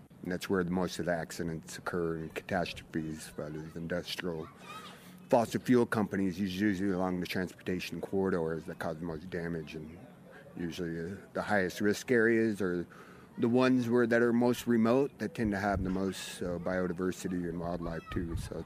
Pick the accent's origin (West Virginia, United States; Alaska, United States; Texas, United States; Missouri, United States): Alaska, United States; Seward; also born or lived in Fairbanks; I was born in Fairbanks, Alaska. I went K through 12 in Seward, Alaska, which was 1,000 miles down the coast from the Exxon Valdez oil spill.